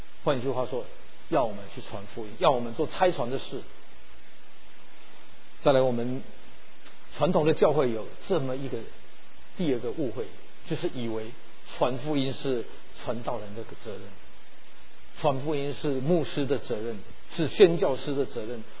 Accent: Philippines; 我是在菲律宾长大的，我跟师母，我们是在菲律宾长大，

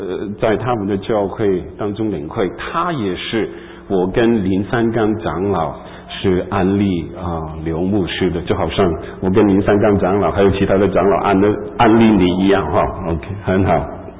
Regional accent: Hong Kong; 我在香港长大的时候，因为我的家庭是贫穷的家庭

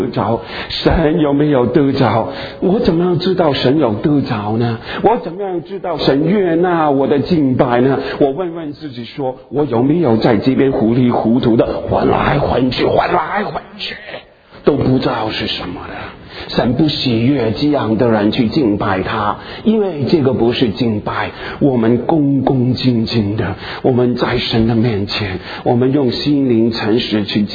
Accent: China; 我们中国人不是很喜欢送礼物的吗？

